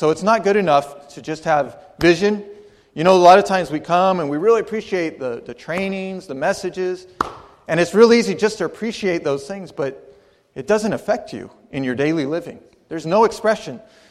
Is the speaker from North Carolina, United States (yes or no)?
no; Arizona, United States; I'm from Arizona. I love the Grand Canyon.